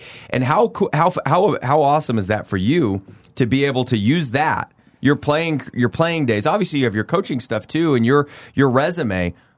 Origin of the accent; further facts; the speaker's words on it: Cheyenne Wells, Colorado, United States; That's a great point that you bring up too, because I grew up in Eastern Colorado